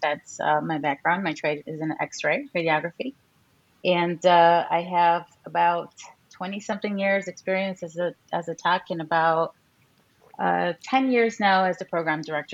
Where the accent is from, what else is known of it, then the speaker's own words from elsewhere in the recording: Chicago, Illinois, United States; So I am from Chicago, and I work at Rush University Medical Center.